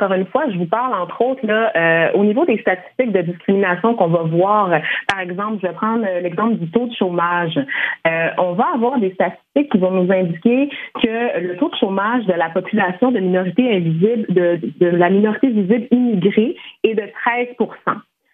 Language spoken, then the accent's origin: French; Quebec, Canada; Moi, j'ai grandi, je suis née au Québec. Je viens d'une nation qui a une culture francophone, Haïti, donc qui est vraiment un pays dont le colonisateur était la France. Donc moi, je parle français, on parle français chez nous.